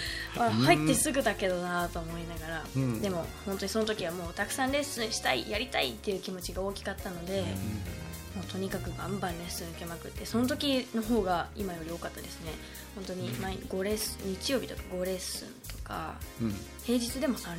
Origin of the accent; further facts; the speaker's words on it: Mabi, Okayama, Japan; 私の地元がマビーで